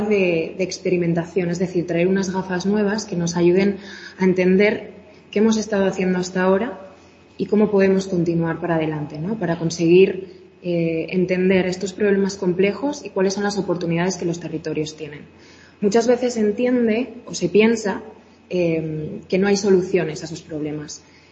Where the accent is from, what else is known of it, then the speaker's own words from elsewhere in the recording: Aguilar de Campoo, Castile and León, Spain; estar de nuevo en mi pueblo, en Aguilar de Campo